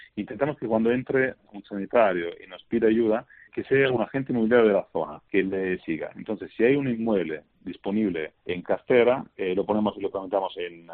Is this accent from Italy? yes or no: yes; Italy; Spanish is a second language; now in Spain; Yo soy italiano, creo que del acento no hace falta que lo explique.